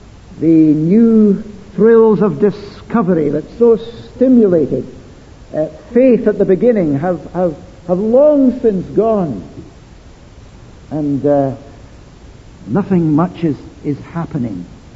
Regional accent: Dundee, Scotland, United Kingdom; the house in which I was brought up and stayed in Dundee.

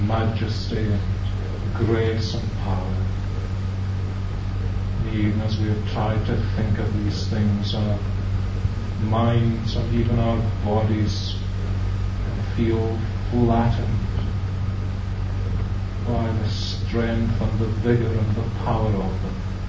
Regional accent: Glasgow, Scotland, United Kingdom; When I was a young boy, I was brought up in Glasgow.

